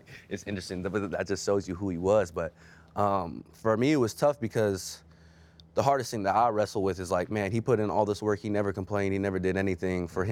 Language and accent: English; Las Vegas, Nevada, United States; I'm from Vegas and I didn't know about Gorman until I was finishing my eighth grade year.